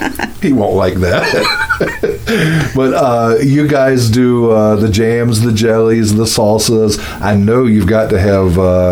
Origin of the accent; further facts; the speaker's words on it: the South, United States; Now, I know I'm from the South